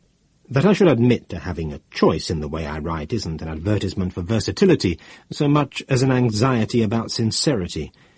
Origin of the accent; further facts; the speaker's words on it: Leeds, Yorkshire and the Humber, United Kingdom; I was born and brought up in Leeds, where my father was a butcher.